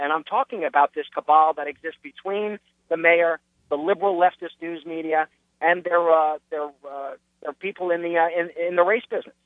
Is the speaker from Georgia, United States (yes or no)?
no; New York, United States; I can tell you from my own experience of living and growing up in New York